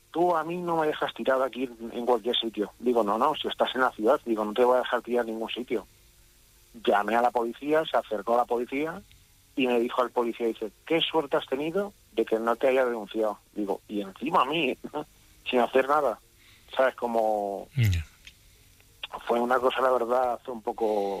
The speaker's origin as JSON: {"language": "Spanish", "town": "Madrid", "region": "Community of Madrid", "country": "Spain", "said": "yo soy un joven de Madrid, tengo 31 años."}